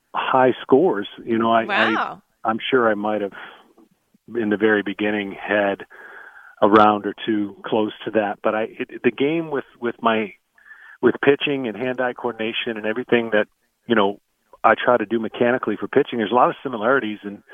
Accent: Michigan, United States; I grew up in Michigan, basketball, baseball, football.

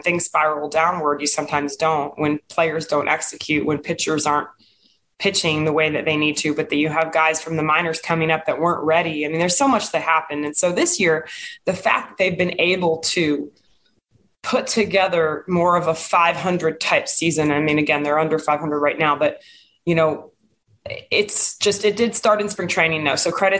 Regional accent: Florida, United States; that kind of reminds me of the East Coast where I grew up in Florida.

